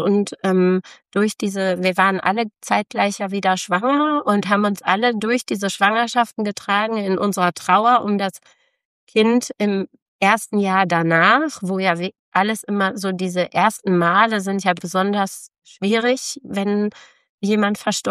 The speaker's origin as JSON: {"language": "German", "country": "Canada", "said": "weil wir beide mal irgendwann mal geschrieben hatten, wir kommen aus Kanada"}